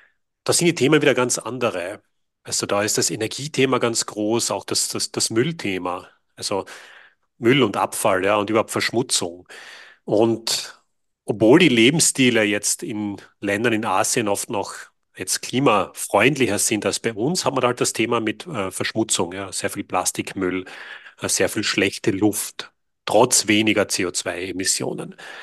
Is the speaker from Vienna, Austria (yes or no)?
no; Carinthia, Austria; ich bin in Kärnten geboren und aufgewachsen, in einer Arbeiterfamilie.